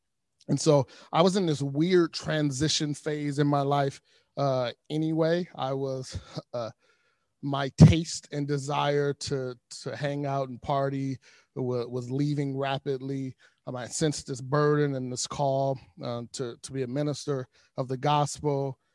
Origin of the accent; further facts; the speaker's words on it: Los Angeles, California, United States; the church I grew up in South Central Los Angeles my entire life.